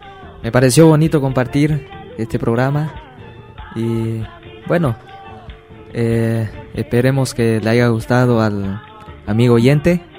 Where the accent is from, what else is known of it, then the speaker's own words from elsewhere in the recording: Santa Ana, Santa Cruz, Bolivia; soy chiquitano igual, en la provincia de Velasco, en el cantón Santa Ana, mi familia, mi pueblo querido, con cultura viva hoy en día, todavía se vive.